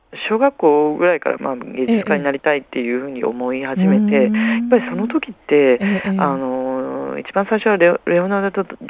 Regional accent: Shizuoka, Japan; 私静岡県の田舎の出身なんですね。で田舎に住んでたっていうか、全然小さい頃なんです。小学校、中学校、高校と、静岡県の山奥 のとっても田舎に住んでたんですけど

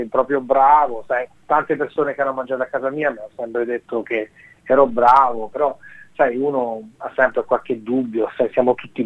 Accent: Abruzzo, Italy; lei è abruzzese, io sono abruzzese, allora la finale era una finale abruzzese

